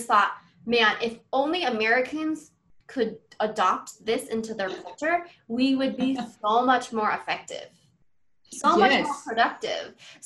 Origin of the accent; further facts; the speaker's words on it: Vietnam; last year I went to Vietnam. That's my home country.